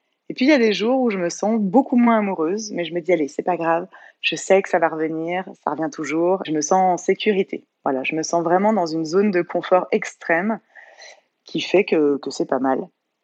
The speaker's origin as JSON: {"language": "French", "town": "Bordeaux", "region": "Nouvelle-Aquitaine", "country": "France", "said": "moi, à la base, je viens de Bordeaux et c'est assez différent"}